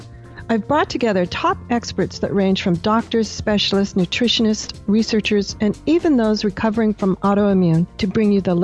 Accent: Oregon, United States; And we're both natives from Oregon.

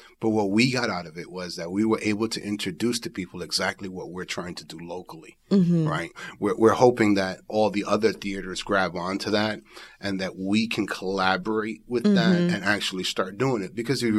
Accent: New York, United States; Growing up in New York, obviously Broadway, you have that multicultural mix.

